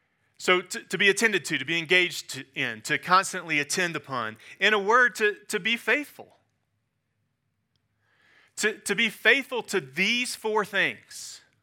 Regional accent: Georgia, United States; So I'm from the South, right? I'm from Georgia, so I think I can say this.

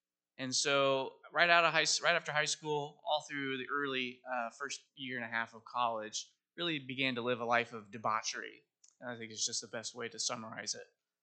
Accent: Manhattan, Kansas, United States; also born or lived in Nebraska; And so I grew up in Manhattan, Kansas. I was born in Nebraska, but didn't live there very long. I have a lot of family up there who are diehard Cornhusker fans. But I grew up in Manhattan, Kansas, majority of my life.

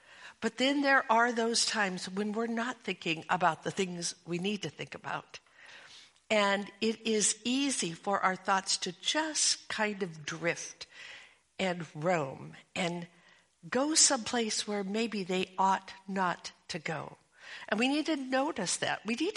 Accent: Portland, Oregon, United States; also born or lived in St. Paul, Minnesota; we had just moved from St. Paul, Minnesota, back to Portland, Oregon, my hometown, and we were about to join one particular church. We visited the home church, my home church that I had grown up

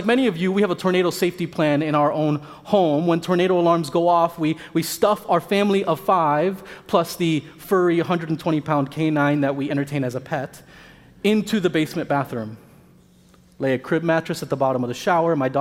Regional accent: Miami, Florida, United States; I grew up in Miami, Florida, where hurricane safety plans would give us weeks to prepare.

